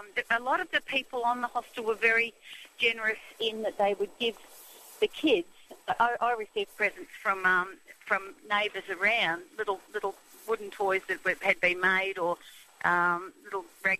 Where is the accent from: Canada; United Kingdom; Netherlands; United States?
United Kingdom; England; now in Australia; because I came from England. We migrated here in the 50s.